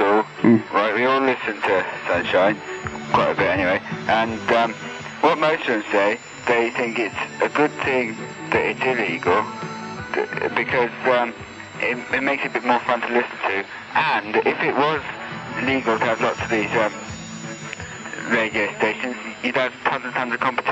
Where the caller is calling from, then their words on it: Ludlow, West Midlands, United Kingdom